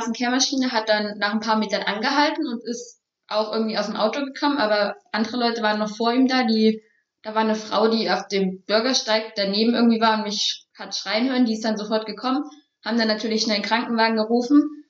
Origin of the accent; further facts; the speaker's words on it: Dresden, Saxony, Germany; Ach, aus Dresden. Genau, Dresden, Sachsen.